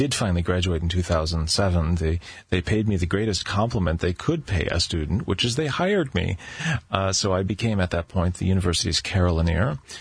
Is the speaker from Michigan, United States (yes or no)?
yes; Wright, Michigan, United States; because I'm from Michigan. I'm a native of a very small farming community called Wright, Michigan